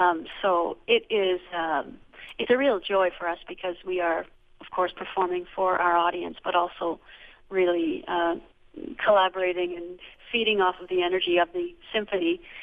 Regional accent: Ontario, Canada; And even in terms of fiddle music, growing up in Ontario, it was similar in that there wasn't one main genre or style

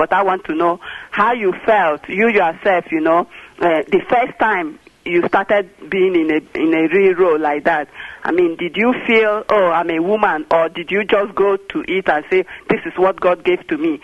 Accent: Nigeria; Before I ask another question, I'm from Nigeria.

